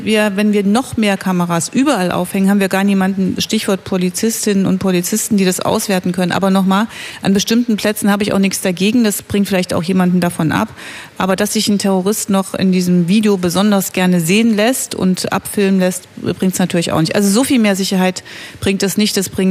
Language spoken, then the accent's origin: German; Germany; ich bin ja in der DDR groß geworden